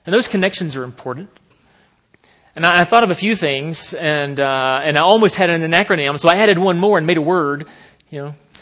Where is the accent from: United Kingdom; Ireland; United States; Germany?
United States; the South; You may not can tell sometimes because my accent is mostly hidden, but I am from the South.